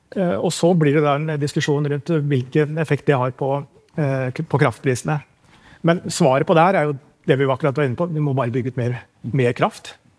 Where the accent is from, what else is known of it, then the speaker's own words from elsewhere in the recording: Lillehammer, Innlandet, Norway; vi skal ha en vei fra Oslo til min hjemby Lillehammer.